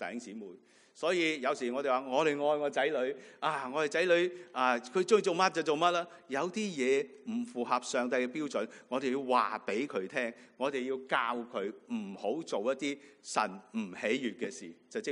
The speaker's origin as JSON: {"language": "Cantonese", "country": "China", "said": "我们中国人说最好吃的就是猪肉啦"}